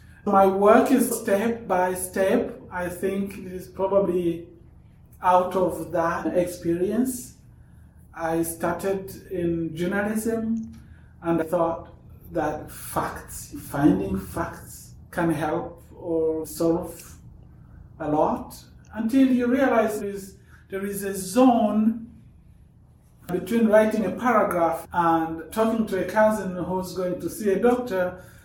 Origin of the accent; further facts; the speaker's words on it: Rwanda; I come from Rwanda, a country that has gone through a lot, the better part of the 20th century and until today.